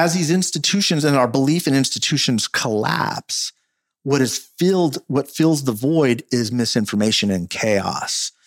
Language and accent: English; United States; and like we do as an American people specifically, we partisanize the institutions.